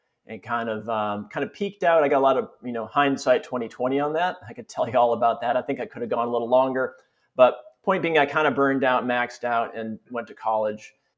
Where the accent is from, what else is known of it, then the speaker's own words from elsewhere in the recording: Barneveld, Wisconsin, United States; Yeah, well, I grew up in Wisconsin, near Madison, Wisconsin, a small farm town called Barneveld, Wisconsin, a little town.